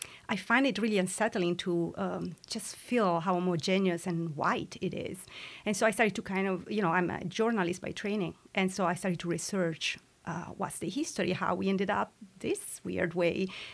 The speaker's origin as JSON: {"language": "English", "country": "Italy", "second_language": "English", "moved": "as an adult", "lives_now": "Portland, United States", "said": "I'm actually not from Portland, and not from the United States. And so I moved here 3 years ago, actually, and I lived, I'm originally from Italy, and I actually left Italy because I found it so homogeneous."}